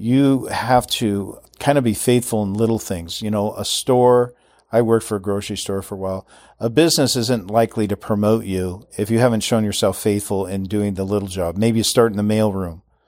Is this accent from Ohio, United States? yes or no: no; Everett, Washington, United States; Years ago in my hometown, Everett, Washington, I'm driving on the freeway there.